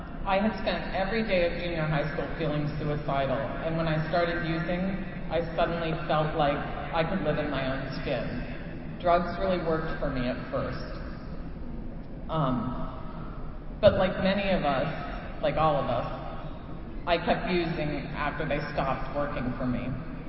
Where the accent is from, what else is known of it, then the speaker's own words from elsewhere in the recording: Potomac, Maryland, United States; I grew up in Potomac, Maryland, so I don't have a really badass using story. I'm a white girl from the suburbs.